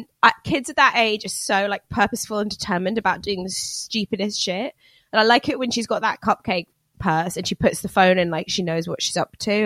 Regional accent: United Kingdom; I mean, I as a Brit, like a lot of our

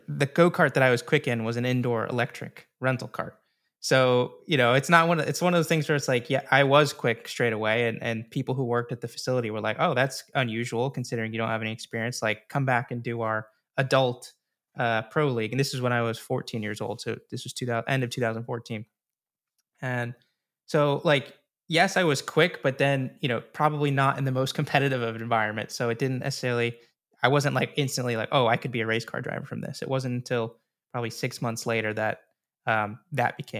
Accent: Baltimore, Maryland, United States; I grew up in Baltimore, Maryland, which is, you know, near Washington, D.C. area, East Coast, U.S.

